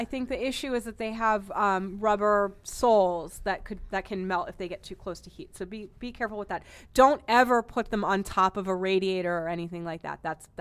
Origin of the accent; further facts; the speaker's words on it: Boston, Massachusetts, United States; I'm from Boston. We used to regularly drive up to go to the store and go to all the outlets up the where L.L. Bean is also a town where there are a whole bunch of outlets.